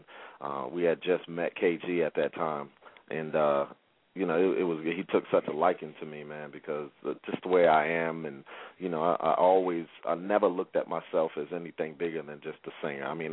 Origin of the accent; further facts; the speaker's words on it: Brockton, Massachusetts, United States; I came from Brockton, Massachusetts, about 20 miles south of Boston.